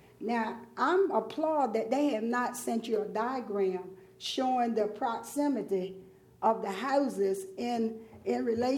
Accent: Georgetown, United States; I grew up in Georgetown. This man is not from Georgetown. He's from Pennsylvania. I was born and raised in this town, and I love Georgetown.

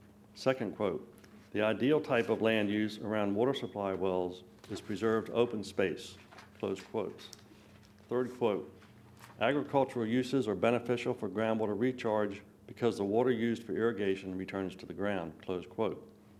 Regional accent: Laurel, Delaware, United States; also born or lived in Lewes; now in Dover, United States; Even though I'm from Dover, I was born and raised in Lewis and raised in Laurel.

